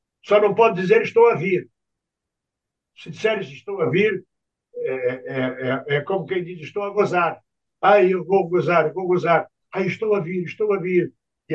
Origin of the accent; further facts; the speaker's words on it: Carangola, Minas Gerais, Brazil; born there; Nasci em Carangola, Minas Gerais. Na verdade, meus pais moravam em Faria Lemos, que era um distrito do Carangola, uma cidade que hoje tem 3 mil habitantes apenas